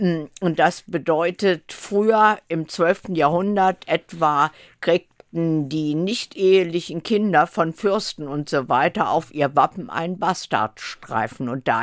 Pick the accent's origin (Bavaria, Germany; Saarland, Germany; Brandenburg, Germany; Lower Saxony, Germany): Lower Saxony, Germany; Kleinfahlberg; also born or lived in Braunschweig; Ich bin in Braunschweig geboren, aber im Landkreis Wolfenbüttel aufgewachsen. Und zwar in der Gemeinde Kleinfahlberg